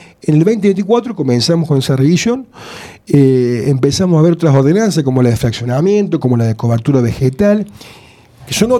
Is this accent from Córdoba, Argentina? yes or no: yes; Río Ceballos, Córdoba, Argentina; born there; yo soy nacido en Río Ceballos